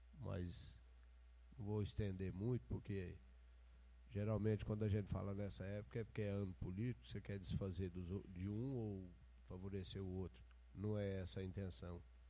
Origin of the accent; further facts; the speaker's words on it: Aporé, Goiás, Brazil; Nós que somos do Aporé temos o dom de sair e ir nas outras cidades